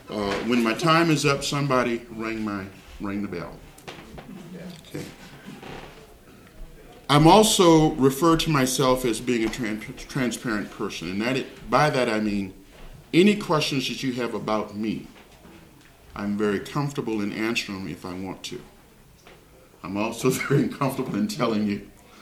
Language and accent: English; New Orleans, Louisiana, United States; moved away as an adult; now in Washington, United States; I'm basically from New Orleans, Louisiana. I was born there, lived there for 24 years, and was uprooted by the military and transplanted in Washington State